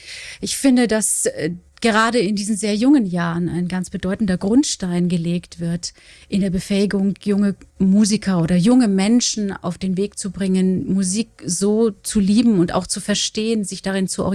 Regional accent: Bamberg, Bavaria, Germany; born there; accent: Franconian; now in Cologne, Germany; Ja, ich bin in Bayern geboren, in Bamberg.

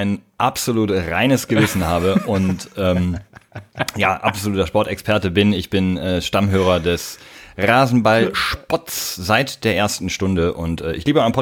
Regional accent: North Rhine-Westphalia, Germany; Ich bin im Münsterland aufgewachsen

